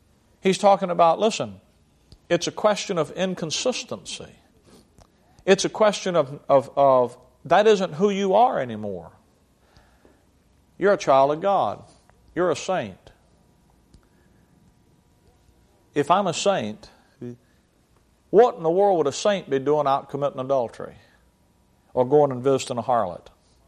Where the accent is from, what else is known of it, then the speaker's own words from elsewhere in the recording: Alabama, United States; Down south, when I used to pastor in Alabama, and I'm born and raised in Alabama